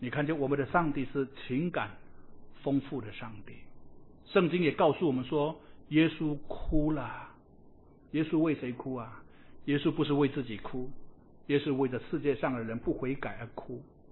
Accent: Indonesia; 我在印尼长大的

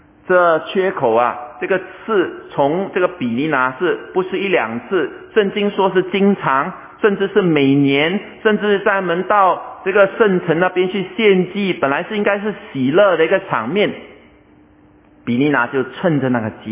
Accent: Singapore; 通过这个游戏让我们想我们新加坡人追寻怎么样的一个美好的生活

